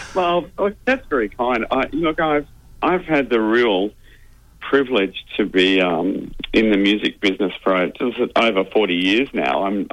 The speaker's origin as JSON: {"language": "English", "town": "Ripponlea", "region": "Victoria", "country": "Australia", "tie": "born or raised there", "said": "I was born in Ripon Lee. I went to Ripon Lee Primary School."}